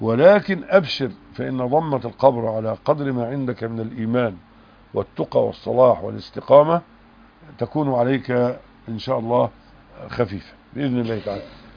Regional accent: Egypt; يعني احنا عندنا في مصر مثلا 27 محافظة فيها 27 جامعة حكومية

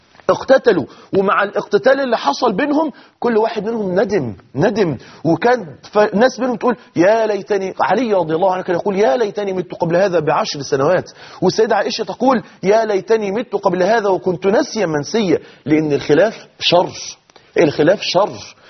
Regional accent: Egypt; احنا كلنا مصريين،

